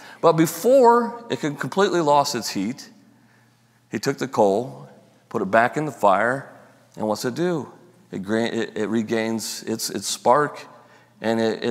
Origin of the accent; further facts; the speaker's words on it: Galveston, Texas, United States; growing up in Galveston, we had this local pay pit.